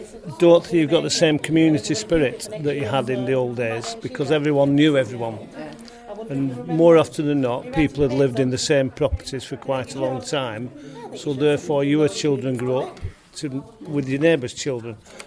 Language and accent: English; Farnworth, North West England, United Kingdom; now in Astleybridge, United Kingdom; Well, I came to Astleybridge through marriage. I was originated from Farnworth.